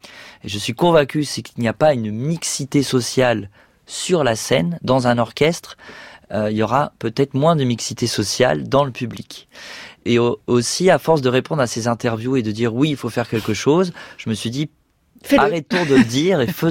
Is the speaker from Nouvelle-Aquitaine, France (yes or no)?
no; Sartrouville, Île-de-France, France; je viens de la banlieue parisienne, et je n'avais pas eu un conservatoire municipal à côté de chez moi à Sartrouville